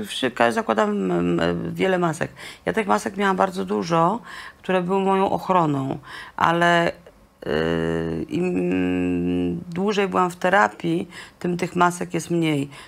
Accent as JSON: {"language": "Polish", "region": "Pomeranian Voivodeship", "country": "Poland", "said": "Ja jestem z Kaszub i to, że jestem z tych Kaszub, sprawiło, to mnie ukształtowało. Im jestem starsza, tym bardziej jestem kaszubska."}